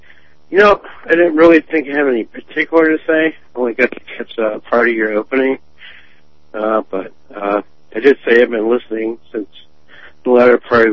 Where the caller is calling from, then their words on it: Erie, Pennsylvania, United States; So, to me, I'm from Erie, Pennsylvania.